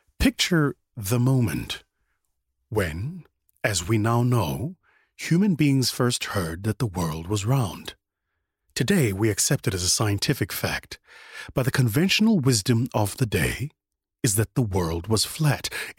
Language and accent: English; South Africa; where my home country, South Africa, is at the moment